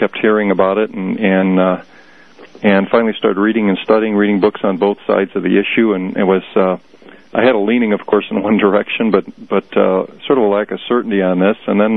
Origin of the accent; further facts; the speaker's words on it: Chicago, Illinois, United States; I'm from Chicago.